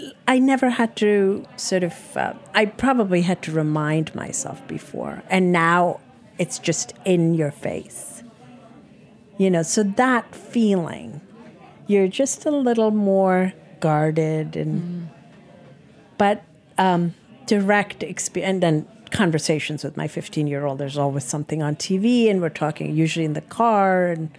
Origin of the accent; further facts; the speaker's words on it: India; now in United States; think I'm always going to be Indian at heart. I mean, it depends on the day. But for the most part, I'm Indian, who is an American too.